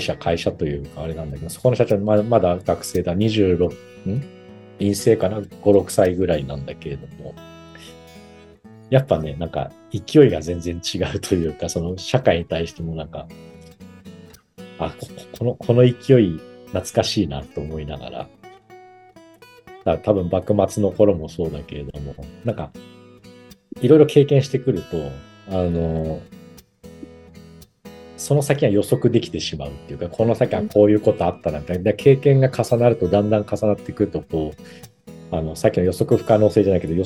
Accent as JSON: {"language": "Japanese", "town": "Mito", "region": "Ibaraki", "country": "Japan", "tie": "born or raised there", "said": "偕楽園は僕の地元の茨城県の水戸市にある。"}